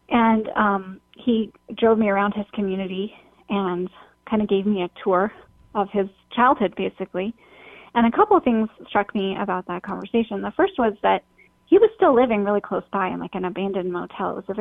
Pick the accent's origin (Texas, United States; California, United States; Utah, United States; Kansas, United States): Utah, United States; I grew up in Utah, so I knew a lot about LDS culture and doctrine